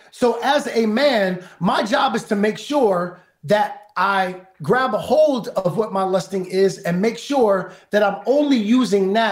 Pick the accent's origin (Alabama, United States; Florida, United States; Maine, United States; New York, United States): New York, United States; Brooklyn; I remember growing up in Brooklyn